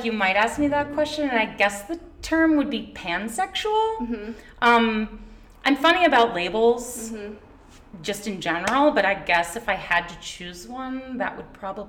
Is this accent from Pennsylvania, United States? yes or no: yes; Allentown, Pennsylvania, United States; also born or lived in New York; I grew up in Allentown, lived in New York for 12 years, moved back here, and here we are.